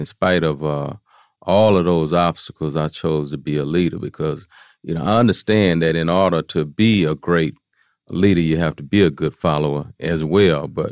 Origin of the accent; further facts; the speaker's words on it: Houston, Texas, United States; Yeah, I mean, I'm from Fifth Ward. I'm from Fifth Ward is a place in Houston, Texas.